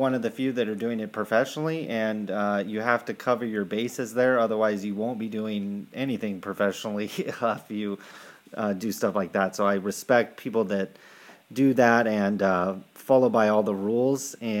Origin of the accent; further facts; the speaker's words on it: California, United States; I'm from California, so I pay tax